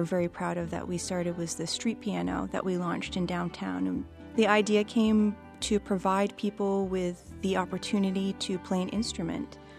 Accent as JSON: {"language": "English", "town": "Hamden", "region": "Maine", "country": "United States", "tie": "born or raised there", "said": "Growing up in Hamden, I didn't always notice that there was a problem with people in need in the area."}